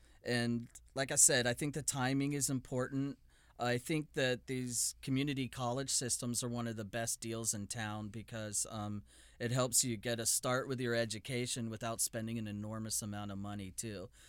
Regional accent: Fox Chapel, Pennsylvania, United States; Pittsburgh, Pennsylvania, a suburb of Pittsburgh called Fox Chapel.

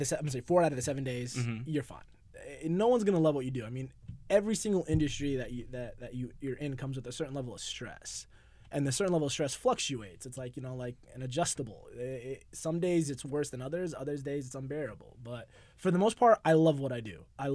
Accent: Los Angeles, California, United States; I'm born and raised in LA, man.

